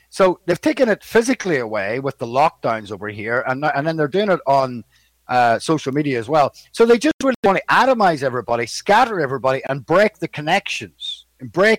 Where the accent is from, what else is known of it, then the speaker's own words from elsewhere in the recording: Northern Ireland, United Kingdom; because I'm from Northern Ireland, I've got dual citizenship